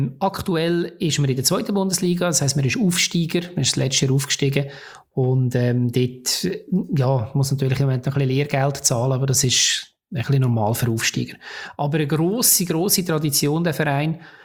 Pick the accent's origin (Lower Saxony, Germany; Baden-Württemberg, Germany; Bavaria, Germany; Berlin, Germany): Lower Saxony, Germany; Ich komme gerade aus der Region dort, ist dort aus Niedersachsen auch.